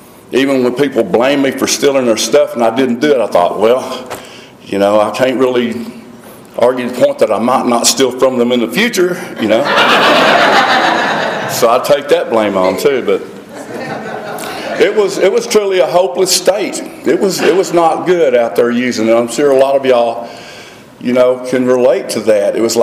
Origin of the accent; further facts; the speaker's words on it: Wichita Falls, Texas, United States; that's about 2.5 hours away from where I was raised up in Wichita Falls, Texas.